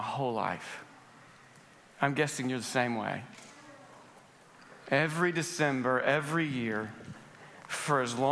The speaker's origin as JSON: {"language": "English", "region": "Florida", "country": "United States", "tie": "born or raised there", "said": "When you're growing up in Florida and every day leading up to Christmas is, again, sunny or maybe partly cloudy with a high of 65"}